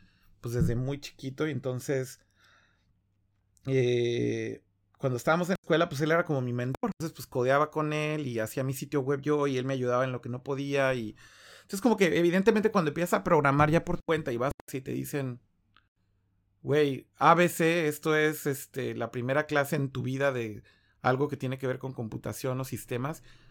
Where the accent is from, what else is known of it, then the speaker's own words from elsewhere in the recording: Mexico; venimos de México, tenemos un sitio web, somos prensa y queremos información